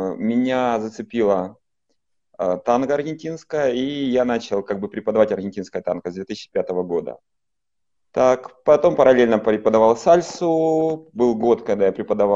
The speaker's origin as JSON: {"language": "Russian", "town": "Dnipro", "region": "Dnipropetrovsk Oblast", "country": "Ukraine", "said": "Так, я вообще из Днепра, из Днепропетровска, Украина."}